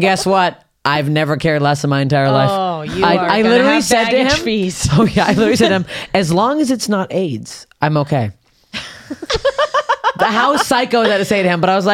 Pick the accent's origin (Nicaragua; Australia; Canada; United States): Canada; Toronto, Ontario; Someone last night said they didn't believe I was from Toronto, thought I was from Chicago.